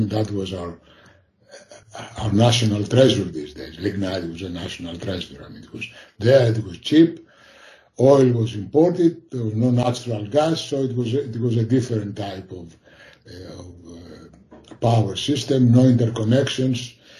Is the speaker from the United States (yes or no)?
no; Athens, Attica, Greece; born there; English is a second language; also born or lived in Manchester, United Kingdom; I was born in Athens. My first degree was in Athens University, the Department of Economics. Then I did my master's and a PhD degree at the University of Manchester, England. Then I came back to Greece